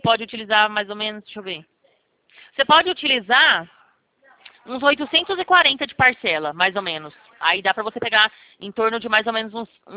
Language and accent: Portuguese; Campinas, São Paulo, Brazil; Eu sou daqui da região de Campinas, meu escritório é localizado aqui em Campinas, São Paulo